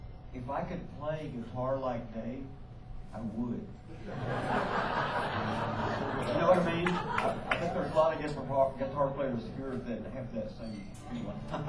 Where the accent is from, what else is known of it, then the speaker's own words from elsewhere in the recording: Lubbock, Texas, United States; too, but in a different way. I came from Lubbock, and I came from a real country background